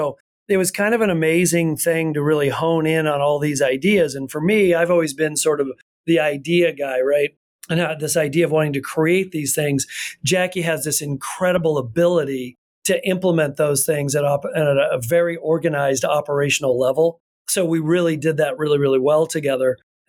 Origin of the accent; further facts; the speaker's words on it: Iowa, United States; I'm from a small town in Iowa. I lived right next door to my hometown club.